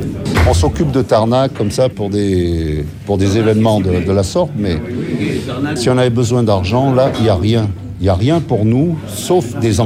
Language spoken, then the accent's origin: French; Nouvelle-Aquitaine, France; Moi, j'habite ici depuis toujours. Je suis né en Limousin.